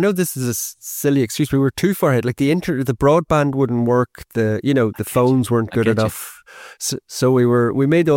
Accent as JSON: {"language": "English", "country": "Ireland", "said": "And he heard my accent. He was like, oh, you're from Ireland, are you? And I was like, yeah."}